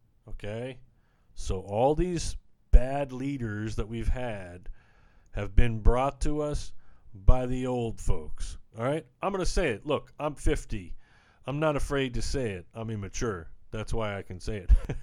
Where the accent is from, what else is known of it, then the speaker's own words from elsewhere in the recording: United States; I'm American, so the closest I've got is, you know, Trump, and it's done horrible things to the United States.